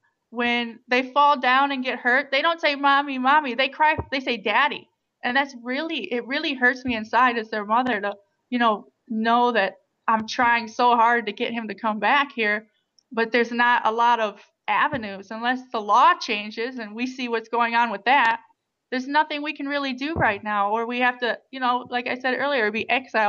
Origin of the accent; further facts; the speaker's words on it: United States; I'm not Mexican. I'm American. I want to be here in America.